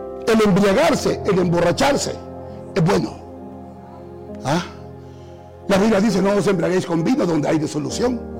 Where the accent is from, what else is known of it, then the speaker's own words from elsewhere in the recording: El Salvador; Hermanos, qué escándalo se ha armado en mi país, El Salvador, porque el presidente endureció las leyes de tránsito